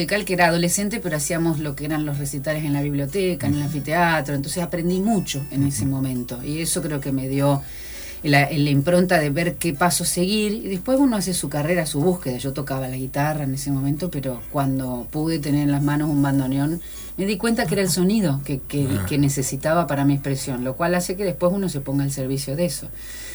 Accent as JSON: {"language": "Spanish", "town": "Paraná", "region": "Entre Ríos", "country": "Argentina", "tie": "born or raised there", "also_born_or_lived": "Buenos Aires", "said": "Soy, digamos, nacida en la ciudad de Buenos Aires, en la provincia de Buenos Aires, pero criada desde mi niñez acá en Paraná, o sea, mi vida se ha hecho y yo me siento entrerriana por adopción, por supuesto, porque me he criado acá."}